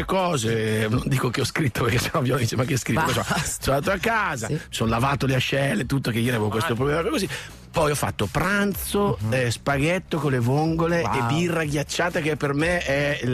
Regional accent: Brescia, Lombardy, Italy; da bresciano milanista non tifoso

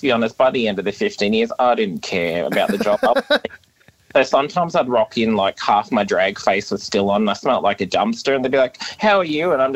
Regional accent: Epping, Victoria, Australia; I grew up in a little town called Epping in Melbourne.

